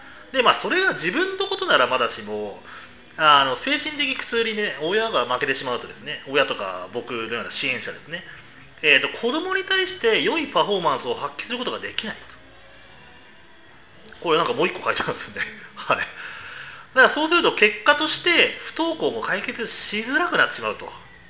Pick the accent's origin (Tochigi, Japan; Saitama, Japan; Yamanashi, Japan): Saitama, Japan; Kuki; born there; 3人兄弟のですね、長男として、私は埼玉県の久喜市に生まれたんですよ。